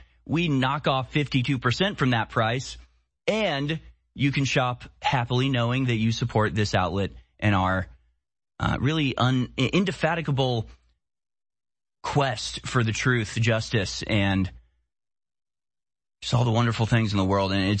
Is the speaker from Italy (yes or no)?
no; United States; as an American who loves freedom maybe to an unhealthy degree, I can't imagine being subject to this level of military repression